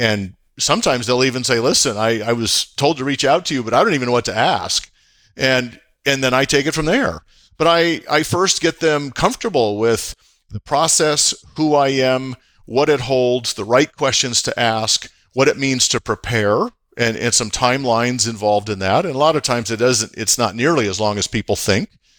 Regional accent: Montana, United States; moved away; also born or lived in Salem, Oregon; I grew up on a ranch in Montana on almost 4,000 acres and loved every minute of that. Spent the last 35 years out on the West Coast in Salem

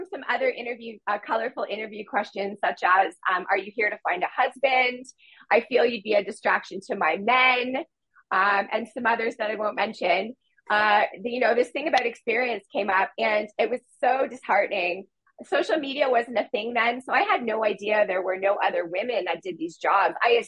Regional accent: Windsor, Ontario, Canada; We had a school where I grew up in Windsor, Ontario.

